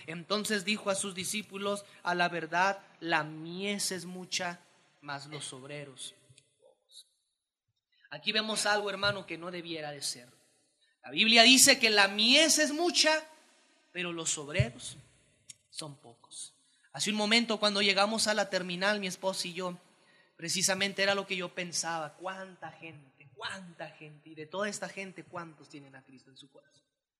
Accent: Mexico; accent: Mexican; fuimos mi esposo y yo, y al ver nuestro acento mexicano nos dijeron, ah, ustedes vienen de la tierra

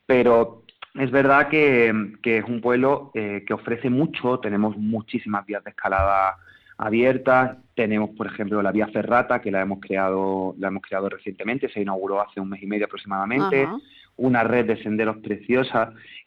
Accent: Alfarnatejo, Andalusia, Spain; que Alfarnatejo os espera siempre. Yo, si tengo que vender una estación de mi pueblo, es el otoño, me encanta

